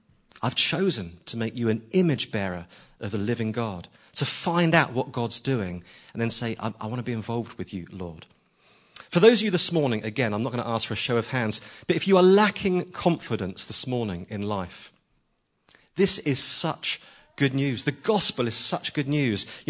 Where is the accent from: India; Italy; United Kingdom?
United Kingdom; Southampton, South East England; An example from my hometown in Southampton years ago